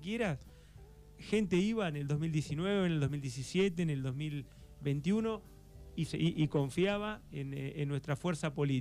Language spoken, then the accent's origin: Spanish; Argentina; esa grieta nos va a unir como argentinos